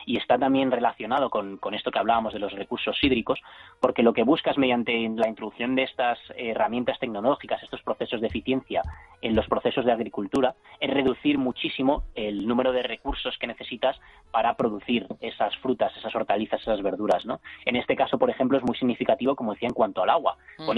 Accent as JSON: {"language": "Spanish", "country": "Spain", "said": "en España, que es mi tierra"}